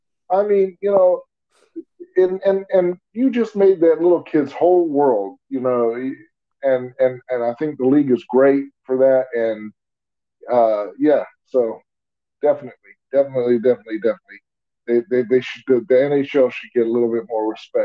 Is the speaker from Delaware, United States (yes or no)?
no; Texas, United States; And then as I got older, because I'm from Texas, I kind of, drifted towards the Houston Oilers